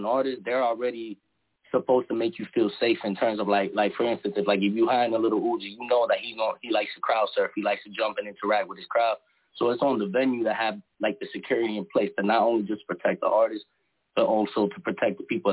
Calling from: Boston, Massachusetts, United States; I'm calling from Boston.

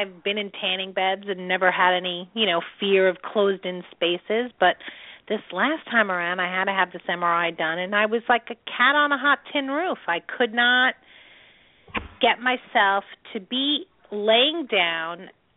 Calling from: New York, United States; I'm calling from New York.

